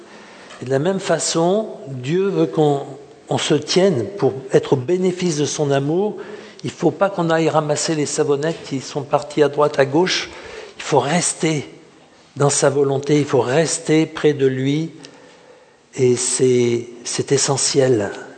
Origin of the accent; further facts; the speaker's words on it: Nice, Provence-Alpes-Côte d'Azur, France; il n'y avait pas de vagues quand j'étais petit à Nice.